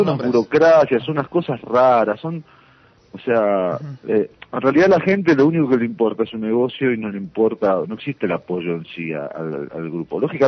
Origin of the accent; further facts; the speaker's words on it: Argentina; now in Mexico; respecto a lo de mi país, Argentina, conseguí con una gente amiga, conseguí que pudiera hacer la edición allá en mi país